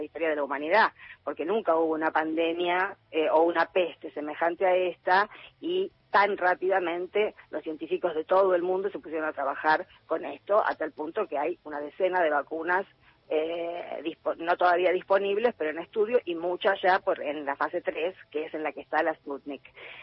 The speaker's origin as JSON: {"language": "Spanish", "town": "Quilmes", "region": "Buenos Aires Province", "country": "Argentina", "said": "sobre todo los que somos de Quilmes."}